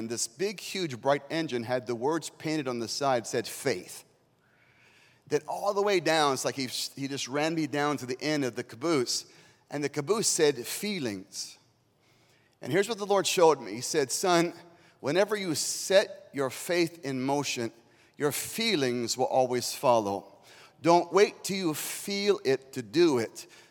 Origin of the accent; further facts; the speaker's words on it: Arizona, United States; also born or lived in Iowa; I was born in Iowa, and I grew up in Arizona, but born there.